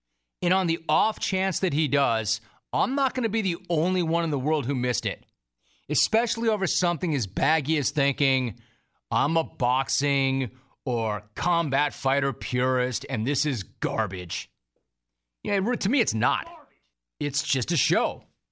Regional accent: Los Angeles, California, United States; And me being a Los Angeles native and growing up in the Pacific time zone, I've never, ever, ever understood that.

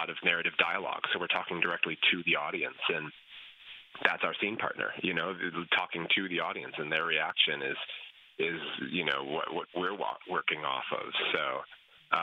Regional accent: Illinois, United States; I'm an Illinois guy, and my hometown is 90 miles southwest of Chicago.

